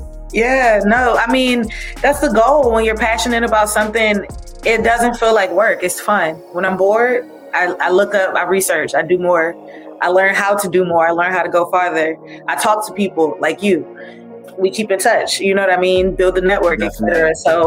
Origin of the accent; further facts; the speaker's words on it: Washington, District of Columbia, United States; Yeah, so I grew up in Washington, D.C., Northwest to be exact. Uptown girls do the best.